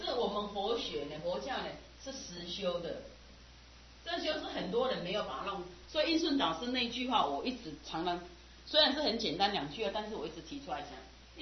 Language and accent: Chinese; Taiwan; 我那时候刚从国外回来的时候，我一直很我要学。我去一个有名的大学，我想去了解我们台湾的